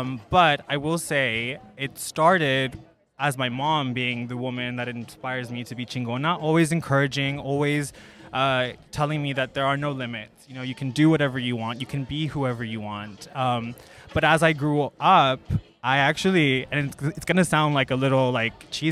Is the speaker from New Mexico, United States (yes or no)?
no; Laredo, Texas, United States; also born or lived in New York; I grew up here in Laredo, Texas